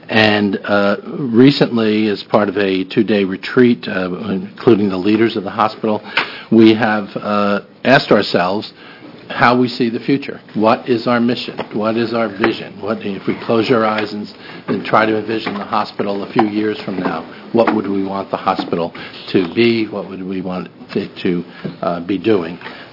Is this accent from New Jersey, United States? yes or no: yes; New Jersey, United States; I'm from New Jersey, so I can talk really fast, and, even with a slight accent.